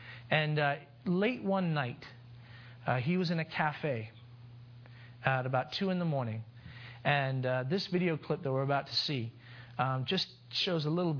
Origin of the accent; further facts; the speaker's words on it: India; also born or lived in Cyprus / Middle East; I grew up in India. I also spent a fair bit of my life in Cyprus and the Middle East, that area.